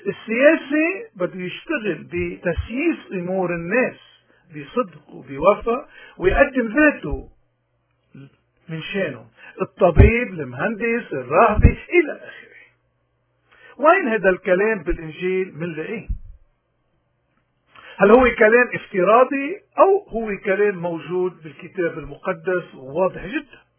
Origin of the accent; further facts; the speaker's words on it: Lebanon; وكل المبادئ اللي انبنت عليها حياتنا كلبنانيين وخصوصا الموارني تحديدا